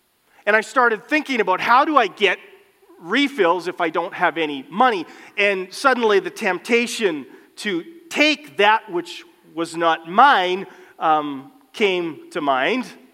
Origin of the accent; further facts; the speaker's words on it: Winnipeg, Manitoba, Canada; Last night, I saw just a little snippet of my hometown, the Winnipeg Jets.